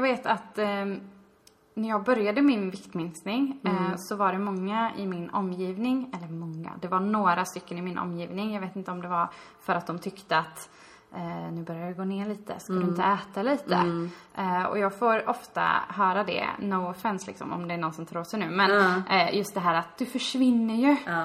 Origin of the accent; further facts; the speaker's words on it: Gävleborg County, Sweden; Men precis, inte Dalarna, gränsen Dalarna. Jag är ju från Gästrikland.